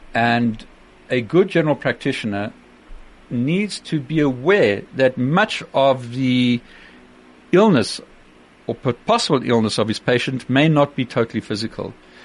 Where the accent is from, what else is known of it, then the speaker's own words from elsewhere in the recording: Zimbabwe; As a kid, I grew up in Zimbabwe